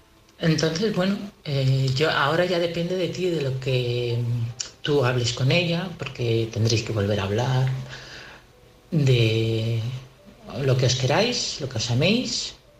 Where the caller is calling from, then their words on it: Community of Madrid, Spain; de Madrid, de un pueblecito.